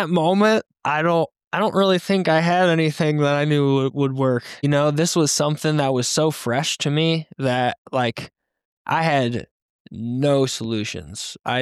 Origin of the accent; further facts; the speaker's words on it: Michigan, United States; now in Denver, United States; And Denver, growing up in Michigan, you don't really get sun in the winter.